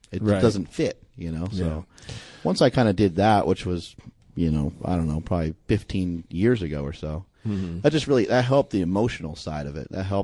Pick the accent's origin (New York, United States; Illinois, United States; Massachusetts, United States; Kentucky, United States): New York, United States; Peekskill; born there; I was born in Peekskill, New York in 1976.